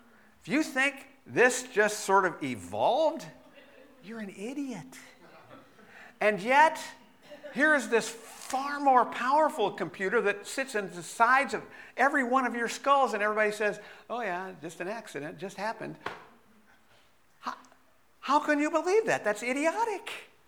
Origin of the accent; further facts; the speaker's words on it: Bakersfield, California, United States; When I was a kid, growing up in Bakersfield, on a few occasions, we used to drive up the Kern River Canyon.